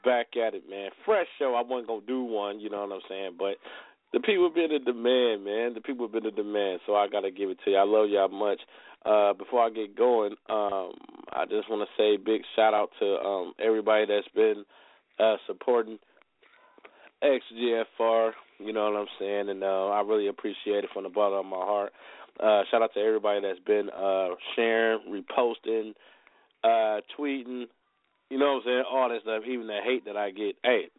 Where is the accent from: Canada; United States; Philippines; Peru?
United States; Milwaukee, Wisconsin; coming from my hometown, you know what I'm saying, Milwaukee, Wisconsin